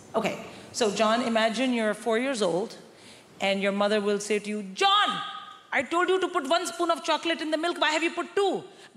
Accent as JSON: {"language": "English", "country": "India", "tie": "born or raised there", "said": "I'm born and raised in India."}